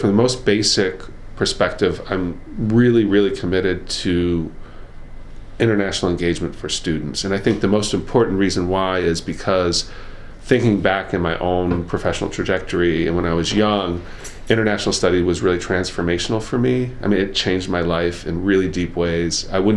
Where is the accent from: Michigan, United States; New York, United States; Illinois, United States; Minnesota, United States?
Illinois, United States; Chicago; born there; now in Winston-Salem, United States; I was born in the Chicago area, the suburbs of Chicago. Been at Wake Forest for going on 19 years now. I'd like to say that I consider Winston-Salem home, but I still feel like a Midwesterner in a lot of ways.